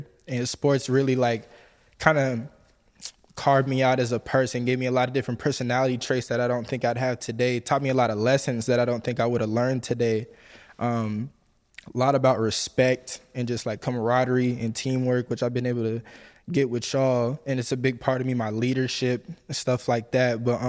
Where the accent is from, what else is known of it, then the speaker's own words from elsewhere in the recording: Vancouver, British Columbia, Canada; my hometown of Vancouver. Well, not hometown, but where I grew up